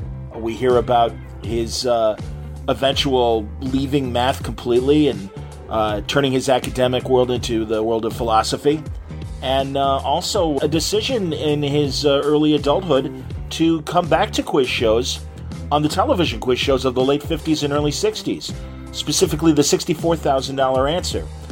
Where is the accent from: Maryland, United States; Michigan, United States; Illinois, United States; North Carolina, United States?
Illinois, United States; Wilmette; I mean, you know, I'm from Wilmette, Illinois, and am I correct?